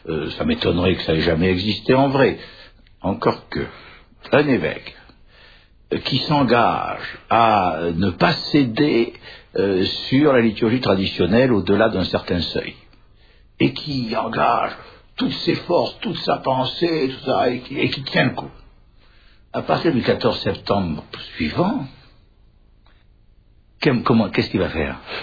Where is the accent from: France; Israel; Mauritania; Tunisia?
France; Parce que nous sommes français et parce que nous avons la tête près du bonnet